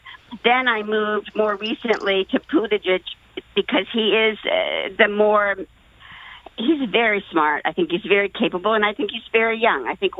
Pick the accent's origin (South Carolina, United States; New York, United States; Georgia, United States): New York, United States; Manhattan; I'm a New Yorker, Manhattan.